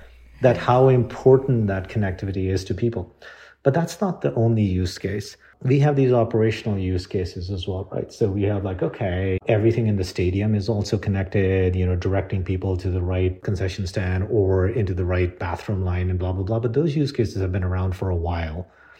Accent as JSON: {"language": "English", "region": "London", "country": "United Kingdom", "tie": "born or raised there", "said": "I grew up in London. I went to school there."}